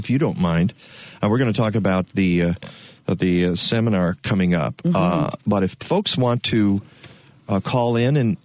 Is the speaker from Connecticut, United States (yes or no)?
no; Michigan, United States; and I know some folks in Michigan can hear this show, and I am from Michigan, and it just makes me sad.